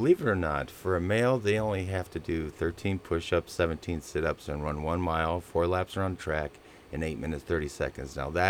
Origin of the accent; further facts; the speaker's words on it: Caseville, Michigan, United States; Oh, Caseville. Outstanding. That's my hometown.